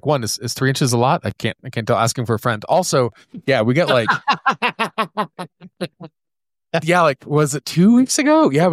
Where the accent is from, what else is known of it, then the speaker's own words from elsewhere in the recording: Oklahoma, United States; moved away as an adult; Like I grew up in Oklahoma, pretty rural Oklahoma, dirt poor. As a state, but my family was poor. Ended up going to college, like doing that whole thing. Moved to St. Louis after school